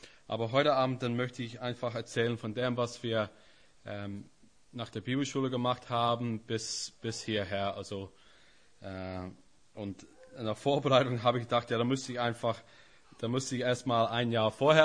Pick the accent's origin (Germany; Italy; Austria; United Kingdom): United Kingdom; Northern Ireland; German is a second language; ich komme aus Nordirland.